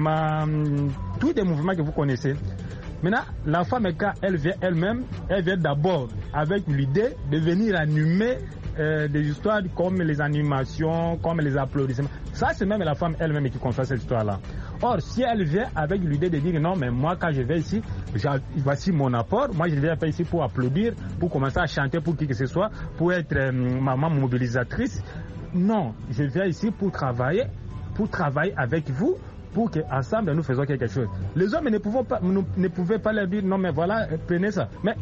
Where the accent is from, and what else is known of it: Kinshasa, DR Congo